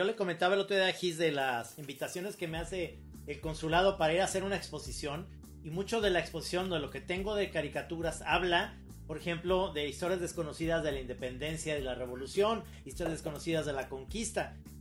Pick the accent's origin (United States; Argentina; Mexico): Mexico; para que no se les olvide que somos mexicanos